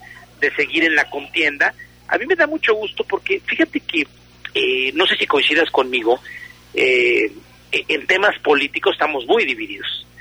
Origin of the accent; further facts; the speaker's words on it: Mexico; hay cosas que nos unen como mexicanos